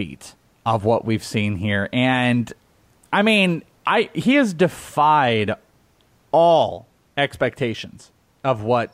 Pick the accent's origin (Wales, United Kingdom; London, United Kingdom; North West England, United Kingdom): Wales, United Kingdom; I'm Welsh.